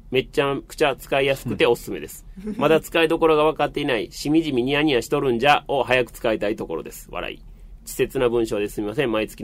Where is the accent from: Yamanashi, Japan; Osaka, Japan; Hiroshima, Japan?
Hiroshima, Japan; also born or lived in Kure; 私は広島出身です。また一昨年に関西に転勤するまでは呉で仕事をしておりました